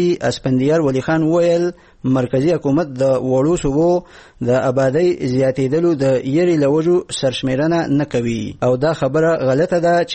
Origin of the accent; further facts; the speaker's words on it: Afghanistan; زه افغان هم زه افغان يم او زه به افغان يم.